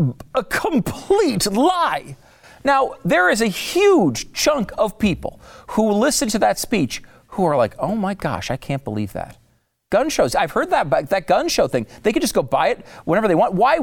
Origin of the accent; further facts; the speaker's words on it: Connecticut, United States; I grew up in Connecticut. Nobody I knew really was a big gun guy.